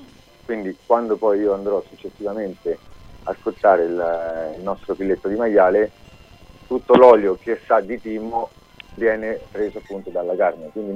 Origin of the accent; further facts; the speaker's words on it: Rome, Lazio, Italy; Da romano naturalmente prediligo dei nostri guanciali laziali